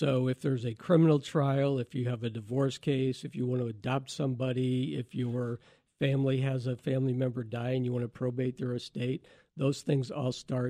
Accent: Herscher, Illinois, United States; I grew up in Hersher, Illinois, up by Kankakee, a small farming community.

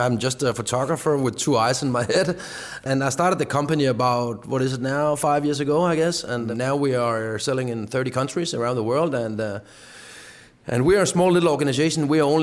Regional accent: Denmark; I grew up in Denmark, and my father was working for Fritz Hansen as well when I was a kid

